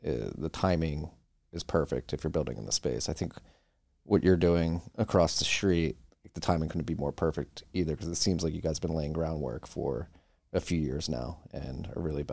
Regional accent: Philadelphia, Pennsylvania, United States; born there; also born or lived in Chicago / New York; now in Austin, United States; I am a refugee from the Northeast, born in Philadelphia, college in Chicago, spent 6 years in New York.

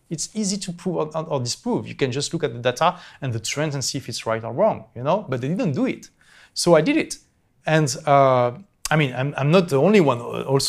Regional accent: France; now in London, United Kingdom; I left my home country, France, in 2015. So I live in London and then here.

